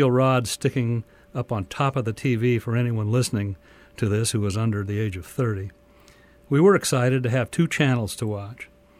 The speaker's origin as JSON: {"language": "English", "town": "Fortuna", "region": "California", "country": "United States", "tie": "born or raised there", "said": "I grew up in Fortuna."}